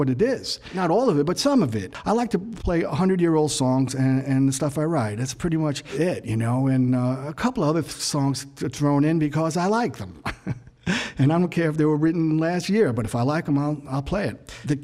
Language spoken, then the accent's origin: English; Brooklyn, New York, United States; I grew up in, you know, in New York City. I grew up in Brooklyn when it meant something.